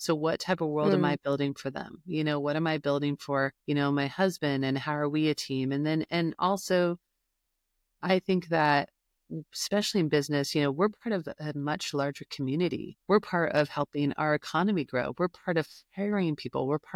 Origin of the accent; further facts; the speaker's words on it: California, United States; I grew up in California, but in the Central Valley, which is similar to the Midwest.